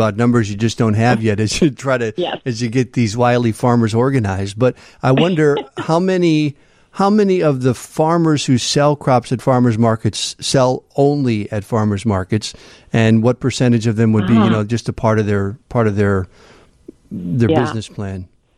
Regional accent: Illinois, United States; You know, I grew up in Kankakee County, and in the southern part of the county, there's the Hookster Farms and others

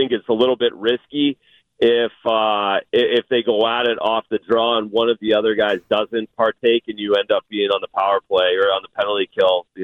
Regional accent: Canada; As Canadian as I am, I'm not a … guy. I have an American passport as well. I am an American. I'm an American citizen.

